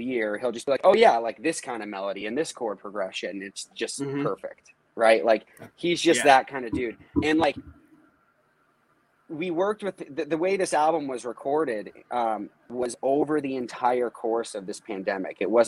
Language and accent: English; Northeast, United States; Just growing up in the Northeast, everyone played in basements, shows, practices, whatever.